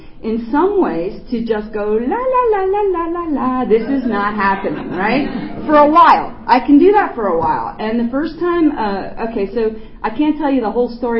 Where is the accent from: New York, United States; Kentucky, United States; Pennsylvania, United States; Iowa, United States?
Pennsylvania, United States; I am an addict from Pennsylvania. I'm in the Pocono Mountains at the moment.